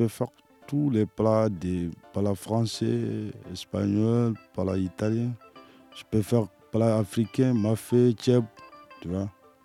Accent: Mali; French is a second language; now in France; Je viens du Mali, il n'y a rien là-bas.

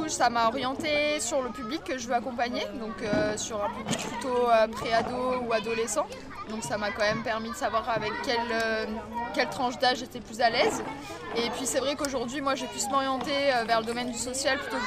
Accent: Grenoble, Auvergne-Rhône-Alpes, France; Je suis originaire de Grenoble, donc j'ai toujours connu la Villeneuve de l'extérieur.

